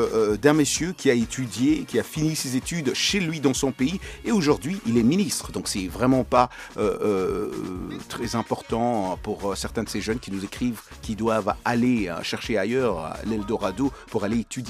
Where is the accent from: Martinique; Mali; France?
Mali; Bamako; Voilà que je suis malien et je sais que là-bas chez nous à Bamako